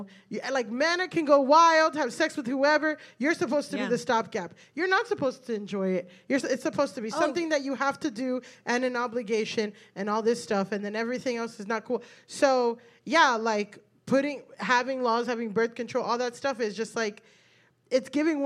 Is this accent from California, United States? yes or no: no; Florida, United States; You know, I grew up in South Florida.